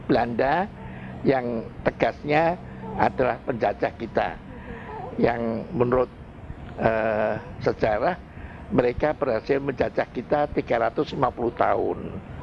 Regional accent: Maos, Central Java, Indonesia; born there; saya yang nomor 2 dilahirkan di Maos

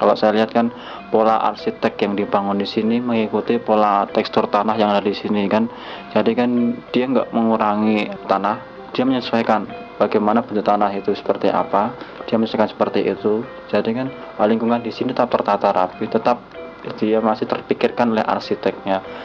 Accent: Magelang, Central Java, Indonesia; Aslinya Magelang.

